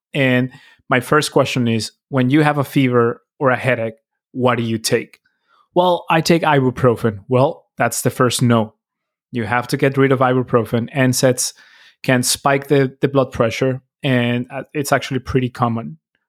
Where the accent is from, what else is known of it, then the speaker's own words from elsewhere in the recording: Mexico; I grew up in Mexico